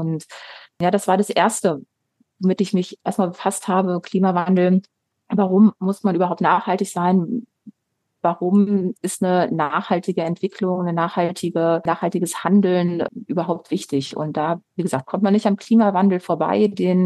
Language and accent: German; Bielefeld, North Rhine-Westphalia, Germany; Ich komme aus der Stadt, die es gar nicht gibt, nämlich Bielefeld.